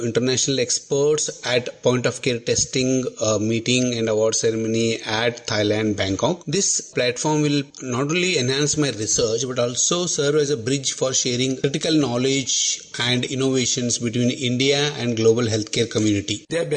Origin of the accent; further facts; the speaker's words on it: Dharwad, Karnataka, India; ನಾನು ಮೂಲತಃ ಧಾರವಾಡದ ಮಾಲಿಕ್ಯುಲರ್ ವೈರಾಲಜಿಸ್ಟ್ ವಿಜ್ಞಾನಿ.